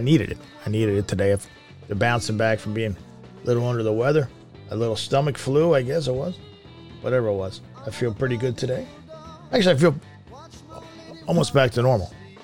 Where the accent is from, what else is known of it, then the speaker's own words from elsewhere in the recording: Philadelphia, Pennsylvania, United States; but I'm from Philadelphia. You're used to the crowd turning on you.